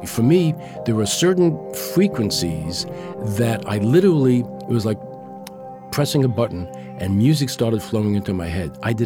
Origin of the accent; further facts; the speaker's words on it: New York, United States; excuse me, I come from New York.